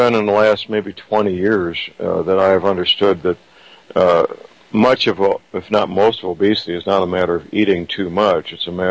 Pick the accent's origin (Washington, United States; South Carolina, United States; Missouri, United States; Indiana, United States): Missouri, United States; St. Louis; born or raised there